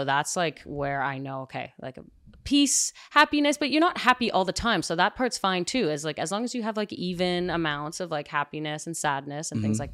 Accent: Montreal, Quebec, Canada; we're traveling not only like to the US for tournaments, I'm from Montreal, but around the world.

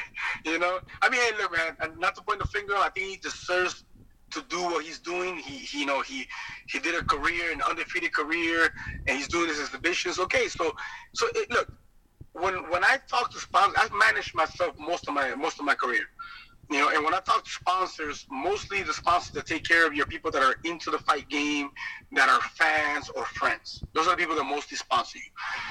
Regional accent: Peru; English is a second language; But I definitely have to fight in front of my hometown people in my land in Peru.

